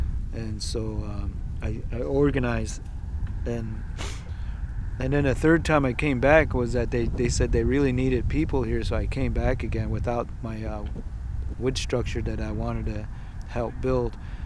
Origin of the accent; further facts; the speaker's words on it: Shiprock, New Mexico, United States; moved away as an adult; also born or lived in Portland, Oregon; I'm from Shiprock, New Mexico, by way of Portland, Oregon. I'm Diné Navajo. I grew up on the Diné Reservation